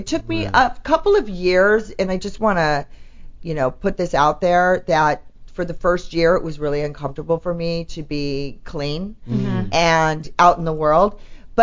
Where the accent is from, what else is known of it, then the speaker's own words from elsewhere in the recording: Orange, California, United States; I'm a California girl. I grew up in the OC. I was right from, you know, Orange.